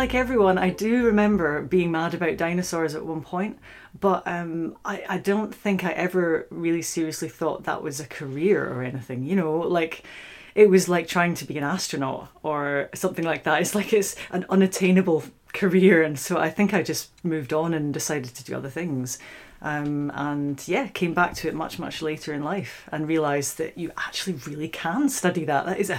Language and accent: English; Scotland, United Kingdom; now in Oxford, United Kingdom